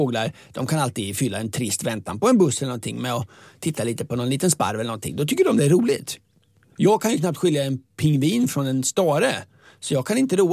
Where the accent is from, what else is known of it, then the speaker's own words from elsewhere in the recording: Linköping, Östergötland, Sweden; Jag är ju från Linköpings kommun.